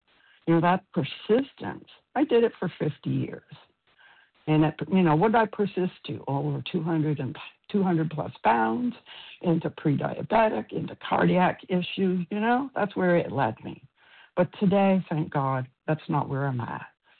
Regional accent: Florida, United States; I hail from Florida.

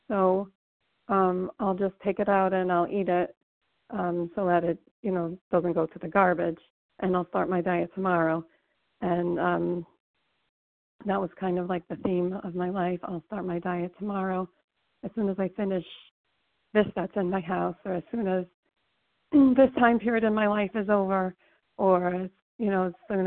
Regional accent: New Jersey, United States; I'm calling. I'm from New Jersey, currently in Minnesota.

